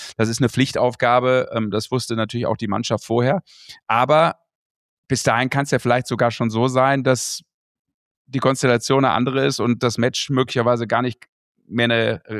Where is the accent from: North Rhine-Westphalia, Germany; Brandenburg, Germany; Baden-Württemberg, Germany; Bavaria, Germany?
North Rhine-Westphalia, Germany; Düsseldorf; da bin ich ja als Karnevalist und gebürtiger Düsseldorfer dann sofort im Kostüm zu Hause.